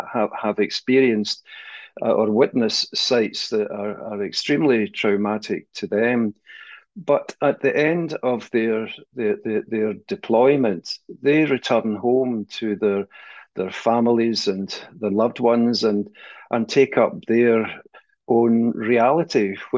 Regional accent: Scotland, United Kingdom; because I'm from Scotland

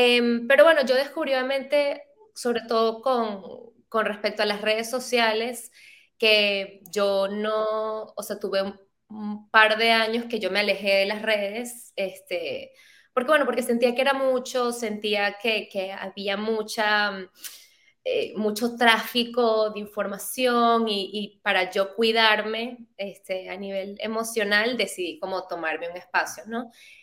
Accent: Venezuela; moved away as an adult; now in New York, United States; yo soy venezolana. Yo vivo en Nueva York desde hace 3 años. Soy psicólogo, me gradué en Caracas de psicología.

